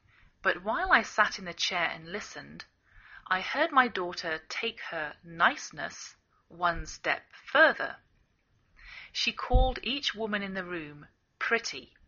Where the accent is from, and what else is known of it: England, United Kingdom; now in United States